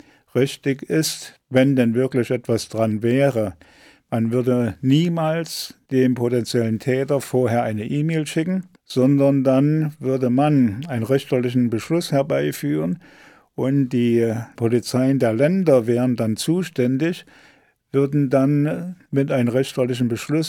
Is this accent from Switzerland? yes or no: yes; Switzerland; ich kann mir hier in Deutschland auch als Schweizer einen Telefonanschluss anmelden und switche den dann so um, dass bei mir in der Schweiz das Telefon klingelt.